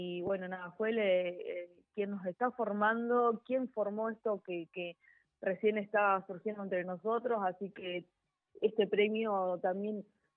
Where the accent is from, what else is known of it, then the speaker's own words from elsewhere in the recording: Vértiz, Buenos Aires Province, Argentina; empecé en mi pueblito, yo soy de Vértiz, pueblito acá cerca